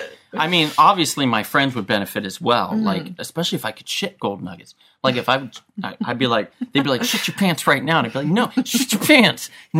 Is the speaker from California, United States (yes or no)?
yes; Los Angeles, California, United States; Growing up in Los Angeles here and trying to make it in the show business